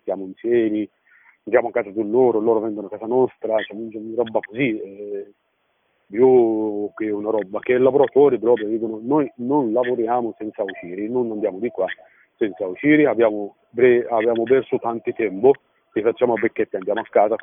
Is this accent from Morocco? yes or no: yes; Morocco; Italian is a second language; now in Italy; io sono da 2003 in Italia, non sono italiano, sono da 2003 in Italia, purtroppo lo Stato italiano non conosce a me come italiano, conosce a me come un marocchino di merda